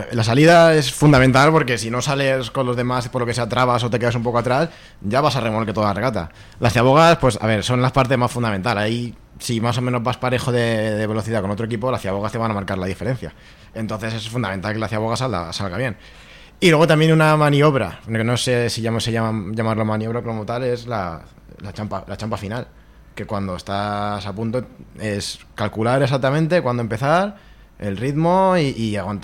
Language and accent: Spanish; Alicante, Valencian Community, Spain; No, no soy de Badalona, pero los de Alicante no estamos acostumbrados a estas condiciones.